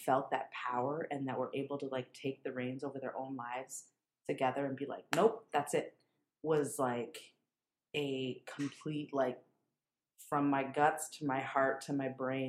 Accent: Minneapolis, Minnesota, United States; So I'm from Minneapolis. Mm-hmm. I was born and raised in Minneapolis.

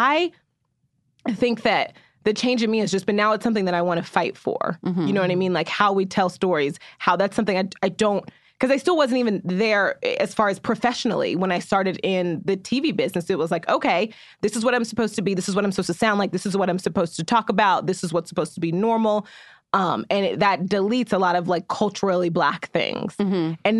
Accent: Texas, United States; also born or lived in Oklahoma; Just because I noticed that just growing up in Texas, Oklahoma

